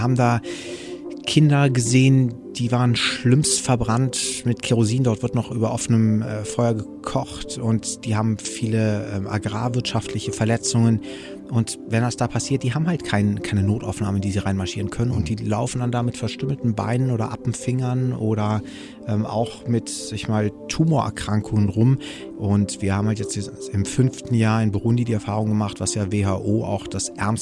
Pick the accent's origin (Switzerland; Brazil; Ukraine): Brazil; ich bin in Brasilien geboren. Ich habe von Kindesbeinen an diese Schere in der Gesellschaft erlebt